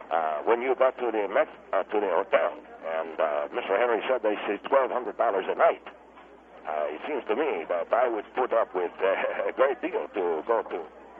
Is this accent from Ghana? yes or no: no; Argentina; Sir, I'm not from Mexico. I come from Argentina.